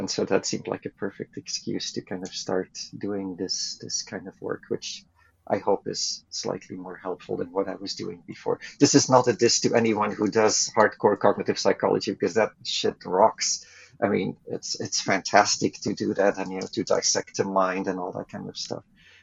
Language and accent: English; Belgium; now in -; So I'm originally from Belgium, where I wanted to be happy, I guess.